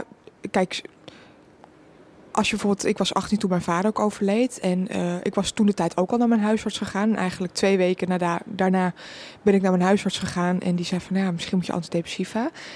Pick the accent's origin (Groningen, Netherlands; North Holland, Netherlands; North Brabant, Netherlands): North Holland, Netherlands; Amsterdam; En ik ben wel Amsterdamse